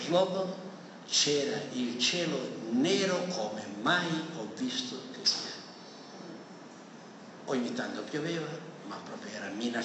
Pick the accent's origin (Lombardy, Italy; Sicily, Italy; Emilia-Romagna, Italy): Sicily, Italy; Adrano; noi veniamo da Catania, Adrano è un piccolo centro.